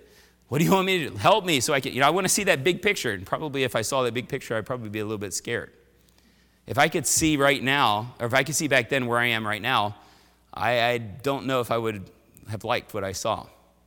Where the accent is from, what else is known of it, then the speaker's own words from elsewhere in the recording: Washington, District of Columbia, United States; I grew up in the Washington, D.C. area. The political capital of the world, really.